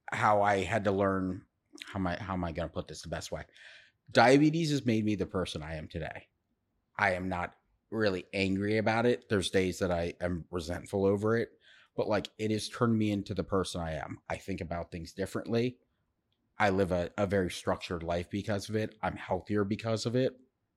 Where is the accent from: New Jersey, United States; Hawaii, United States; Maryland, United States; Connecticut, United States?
Maryland, United States; So I am from the Washington, D.C., but Maryland more, specifically. And I grew up in a wonderful, wonderful family.